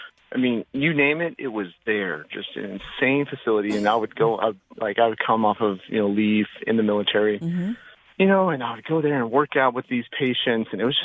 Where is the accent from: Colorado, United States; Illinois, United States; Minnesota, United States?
Illinois, United States; Peoria; I grew up in Peoria, Illinois.